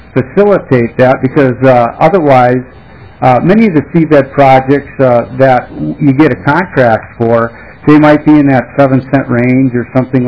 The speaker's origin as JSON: {"language": "English", "region": "Minnesota", "country": "United States", "said": "and I, as a Minnesotan, really don't want to be purchasing that power from the Dakotas"}